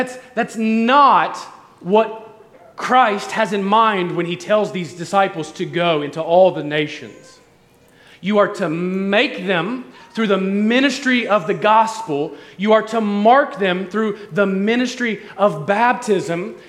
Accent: Ohio, United States; We're both from Ohio, but we lived 3 hours apart

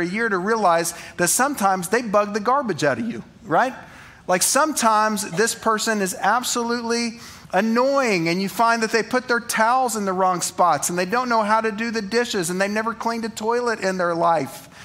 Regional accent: Abilene, Texas, United States; we're from Abilene, okay? Like, the beauty of living in Abilene

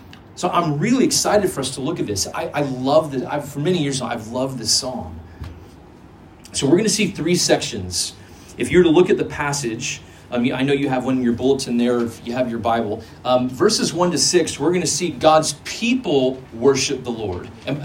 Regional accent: Dallas, Texas, United States; so I grew up in Texas, in the city of Dallas.

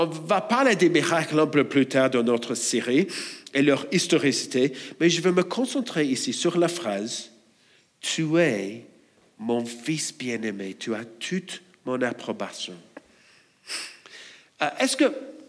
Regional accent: Australia; French is a second language; même moi, j'ai grandi en Australie

